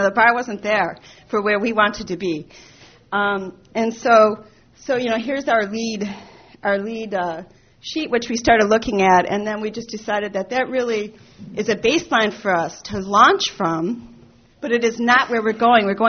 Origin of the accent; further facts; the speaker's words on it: Detroit, Michigan, United States; I'm from Detroit, and when I go to a Canadian place, I start talking like a Canadian. I don't know why. It's because I lived I spent a lot of time in Windsor, so I have this Canadian accent all of a sudden.